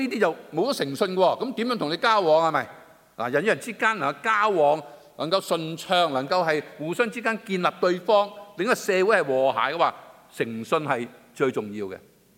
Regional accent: China; 一個人物是我們中國人所講的所尊敬的聖人

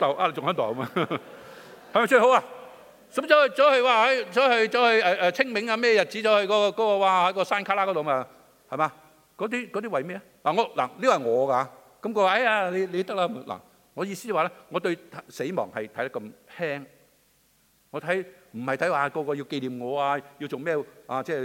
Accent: China; 咁啲係中國人嘅諗法啦，但係我中國人

